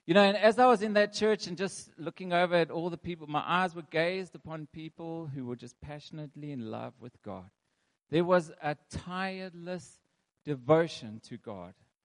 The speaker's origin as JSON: {"language": "English", "town": "Johannesburg", "region": "Gauteng", "country": "South Africa", "tie": "born or raised there", "moved": "as an adult", "said": "So I grew up in Johannesburg. When I was 21, I went overseas."}